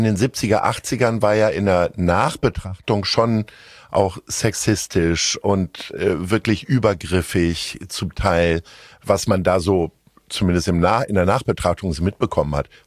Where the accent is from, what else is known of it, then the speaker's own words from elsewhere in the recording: Lower Saxony, Germany; Also ich komme nicht aus Kassel, aber aus Niedersachsen.